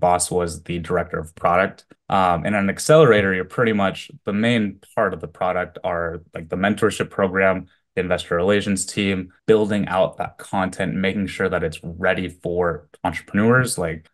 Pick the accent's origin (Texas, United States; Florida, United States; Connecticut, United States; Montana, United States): Montana, United States; Missoula; also born or lived in Japan; now in Vietnam; I'm currently in Vietnam, Chile. Originally, I was born in Japan. I grew up in Missoula, Montana with my father. Went to college down in Southern California. And I actually started my career in Seattle, Washington in the tech world.